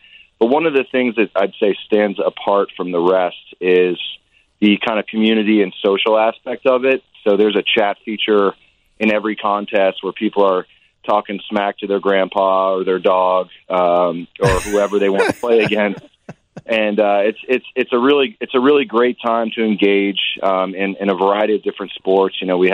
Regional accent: New York, United States; now in Charlotte, United States; Yeah, I grew up in New York, so when I came down here, it was a little weird at first because everybody says hi to you when you walk by, you know?

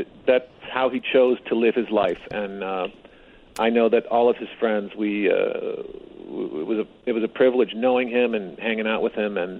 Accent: Canada; being a Canadian

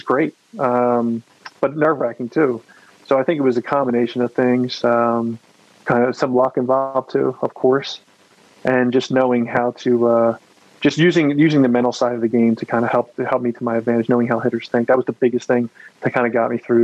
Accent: Philadelphia, Pennsylvania, United States; the grit and work ethic that kind of is instilled in you growing up in Philadelphia, it really, really helps you

